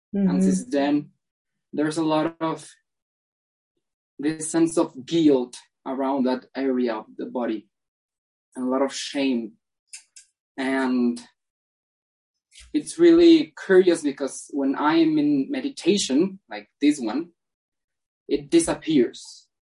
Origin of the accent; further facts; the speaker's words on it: Mexico; English is a second language; Here, I'm from Mexico. I'm 18 years old.